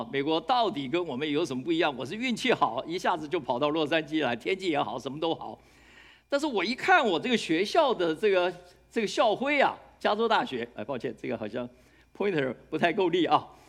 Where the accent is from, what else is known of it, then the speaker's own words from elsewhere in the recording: Taiwan; 那么我从台湾来，我那个时候来的时候呢，还没有拿到正式的博士文凭啊。那我来这边是做博士后研究